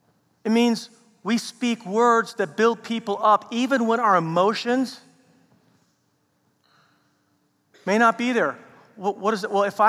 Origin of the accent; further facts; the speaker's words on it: Oklahoma, United States; growing up in Oklahoma, I went to, mainly smaller high schools.